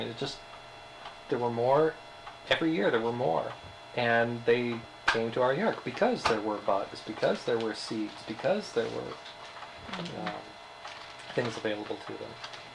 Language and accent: English; Rochester, New York, United States; We're from upstate New York, okay. Rochester, you know, up near Lake Ontario.